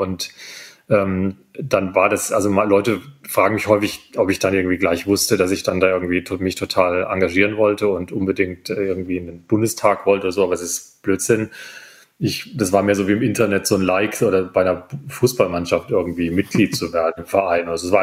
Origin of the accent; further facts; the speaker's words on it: Wiesloch, Baden-Württemberg, Germany; Also ich komme aus Wiesloch, einem ursprünglich mal kurpfälzischen Amtsstädtchen südlich von Heidelberg.